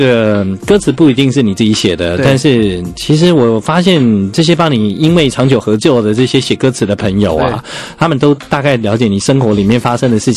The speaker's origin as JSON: {"language": "Chinese", "country": "Taiwan", "said": "也是我们台湾人的骄傲。"}